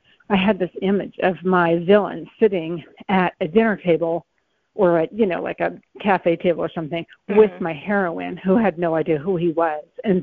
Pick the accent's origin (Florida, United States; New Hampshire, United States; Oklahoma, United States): New Hampshire, United States; And that is just every little New Hampshire town that that I ever saw. And then, cause I grew up in New Hampshire